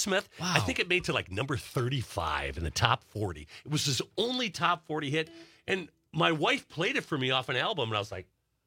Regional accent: Scotland, United Kingdom; I am Scottish

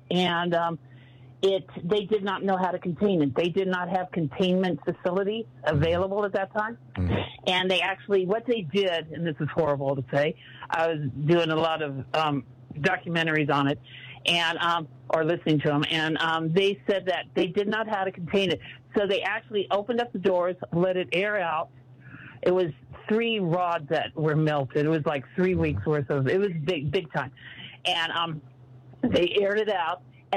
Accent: Simi Valley, California, United States; I grew up in Simi Valley in the 60s.

